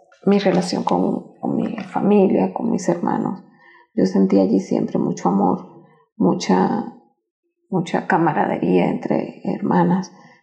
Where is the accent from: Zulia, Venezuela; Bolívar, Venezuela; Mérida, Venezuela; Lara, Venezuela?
Zulia, Venezuela; Maracaibo; born there; yo nací en Venezuela, en Maracaibo. Yo soy maracucha.